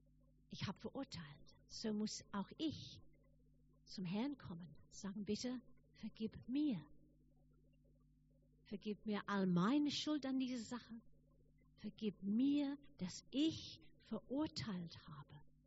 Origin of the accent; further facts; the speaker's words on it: England, United Kingdom; Ich gehe in meine Heimat. Ich gehe nach England.